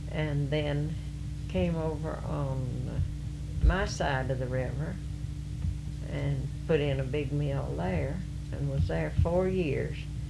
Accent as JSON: {"language": "English", "country": "United States", "tie": "born or raised there", "said": "I was born and raised in Cleveland County. And then we moved up here"}